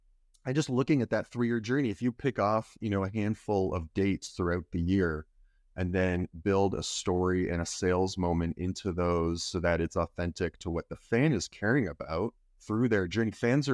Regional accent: Toronto, Ontario, Canada; You know, I grew up in Toronto, which is the most multicultural city in the world, according to the UN.

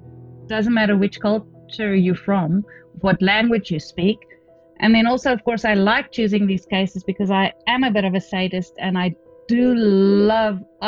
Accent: South Africa; now in Australia; So I'm from South Africa originally, you're from the States, and we both live in Australia

